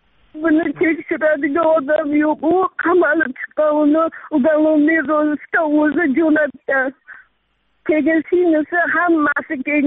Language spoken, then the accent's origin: Uzbek; Fergana, Fergana Region, Uzbekistan; Farg'onadanman, Oxundobayev massivdanman.